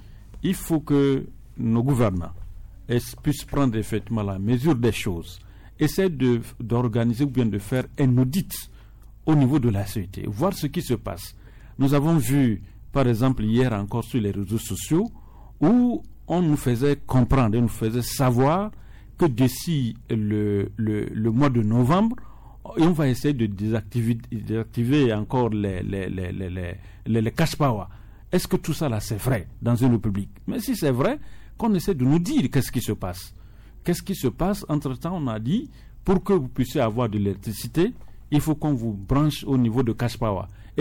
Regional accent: Togo; Nous sommes des Togolais, il faut qu'on le dise.

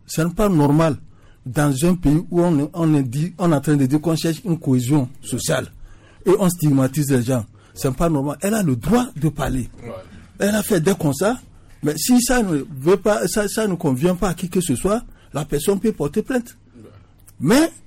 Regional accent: Togo; Donc, ce n'est pas normal que nous sommes tous des Togolais.

